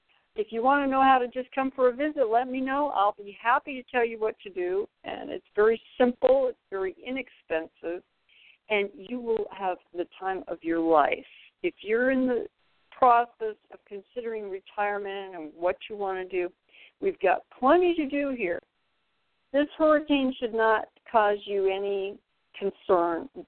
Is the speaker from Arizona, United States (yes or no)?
no; California, United States; Now, I have been here 2 years. I am from California. And I have to say the weather is nothing like California.